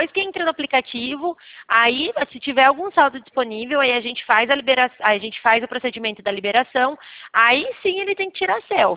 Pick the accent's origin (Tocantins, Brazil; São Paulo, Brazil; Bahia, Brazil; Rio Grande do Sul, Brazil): São Paulo, Brazil; Leme; Eu sou de São Paulo. Leme, São Paulo.